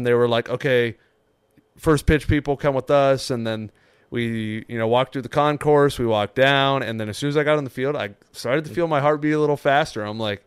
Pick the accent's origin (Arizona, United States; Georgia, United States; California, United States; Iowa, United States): California, United States; I'm from California. I like seeing stadiums.